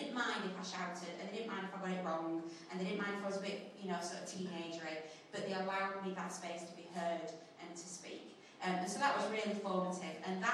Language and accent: English; Sheffield, Yorkshire and the Humber, United Kingdom; So I was brought up in Sheffield, North Sheffield, in fact, at Walkley, Hillsborough, that kind of area. A fantastic place to grow up. My mum was a school cleaner and my dad worked in the steelworks.